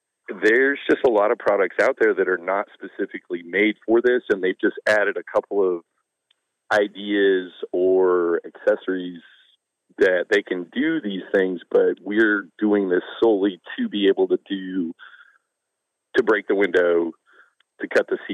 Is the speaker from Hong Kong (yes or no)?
no; Wyoming, United States; moved away; Yeah, so I grew up in Wyoming, but my family's all from Eastern Kentucky, West Virginia. My family moved back from Wyoming in 94